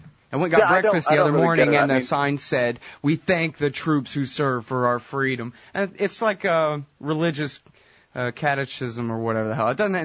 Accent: United States; because I grew up in America, and war is fun, and I'm a boy

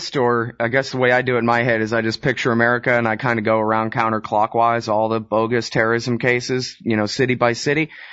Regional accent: Texas, United States; I admit I'm just a Texan and I don't speak Arabic

